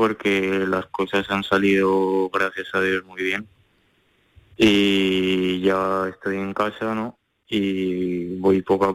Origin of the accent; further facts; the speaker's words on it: Sobradiel, Aragon, Spain; now in Valencia, Spain; yo soy de Zaragoza, de un pueblecito aquí.